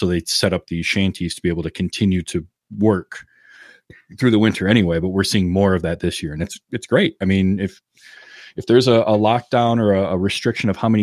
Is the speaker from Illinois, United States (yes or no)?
no; Michigan, United States; So a Michigan bed and breakfast, my home state, and actually just a few miles away from me, has built 5 ice shanties